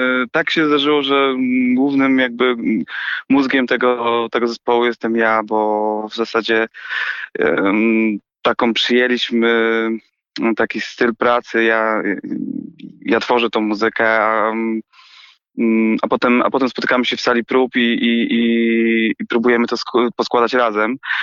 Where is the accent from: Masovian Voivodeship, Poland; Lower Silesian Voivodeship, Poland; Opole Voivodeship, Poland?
Opole Voivodeship, Poland; Opole; jestem z Opola